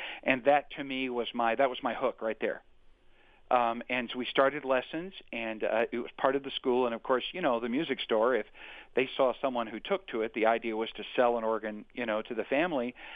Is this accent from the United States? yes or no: yes; Belleville, Illinois, United States; also born or lived in Granite City; Yeah, I grew up down in Belleville and Granite City area and was going to the Fox Theater